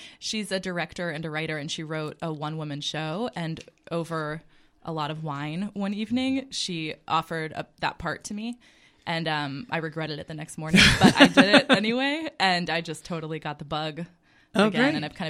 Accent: Virginia, United States; Originally from Virginia.

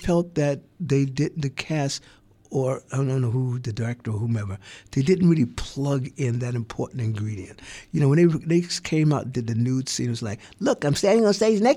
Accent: Brooklyn, New York, United States; growing up in Brooklyn, I'd go to the movies and watch the movies

